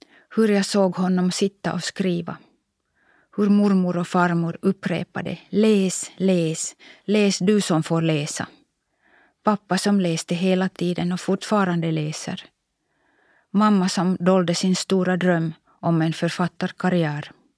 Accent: Kuopio, North Savo, Finland; Jag hörde till den första generationen i Kuopio som inte gick i läroverken utan till grundskolan.

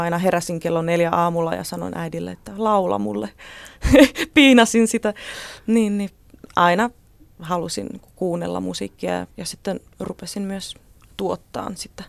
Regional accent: Orlová, Moravian-Silesian Region, Czechia; Finnish is a second language; now in Finland; Mä olen kotoisin kaupungista nimeltä Orlovaa.

